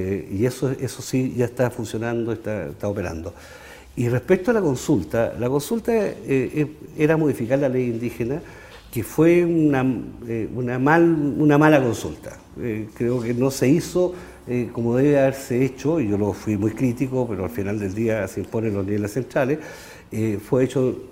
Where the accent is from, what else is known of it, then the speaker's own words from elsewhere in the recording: Curacautín, Araucanía, Chile; Pero era un tema porque yo soy de allá. Yo nací en Curacautín, estudié en distintos colegios, en el liceo en Temuco.